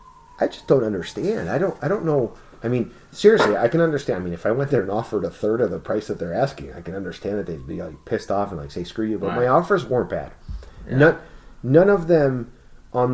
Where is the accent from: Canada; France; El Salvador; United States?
United States; I speak Spanish. Nobody would ever know I'm American.